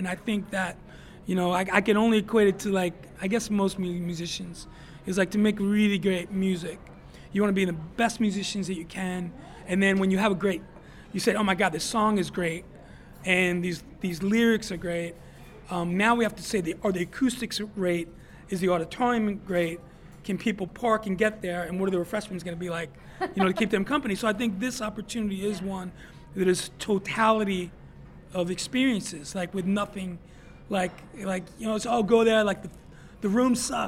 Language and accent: English; Phoenix, Arizona, United States; You know, when you hear I'm from Phoenix, I'm from Arizona, like, oh, yeah, I think I heard about that.